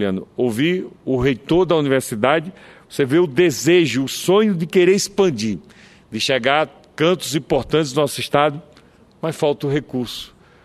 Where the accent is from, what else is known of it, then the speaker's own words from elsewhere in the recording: Itabaiana, Sergipe, Brazil; mas funciona em Itabaiana, minha terra natal